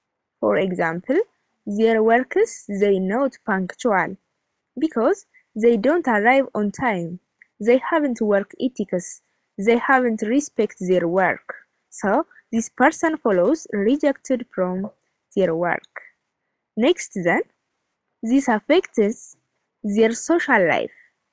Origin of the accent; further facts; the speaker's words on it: Dangila, Amhara, Ethiopia; born there; English is a second language; I am grade 12 student. I was born in Marsk in Dangla, and also I live in Dangla, Walada.